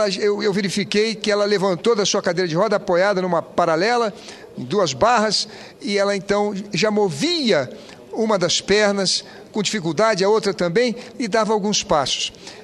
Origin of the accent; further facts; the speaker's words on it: Rio de Janeiro, Brazil; O navio de 200 milhões de reais, fabricados lá na minha terra pelos nossos operários, pela genialidade do povo carioca, nossa gente sofrida e valente